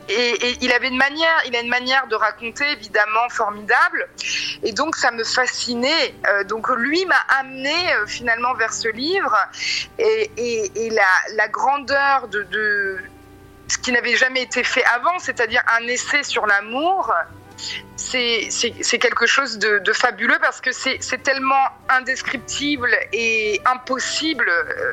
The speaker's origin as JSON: {"language": "French", "country": "France", "tie": "born there", "said": "Alors, ma maman est haïtienne et mon papa est français. Voilà. Et je suis née en France."}